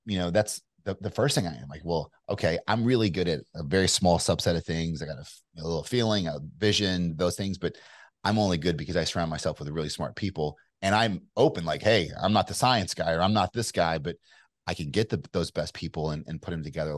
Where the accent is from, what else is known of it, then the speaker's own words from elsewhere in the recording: Kentucky, United States; I mean, you hear me now, I don't sound like I'm from Kentucky, right? I sound probably more like New York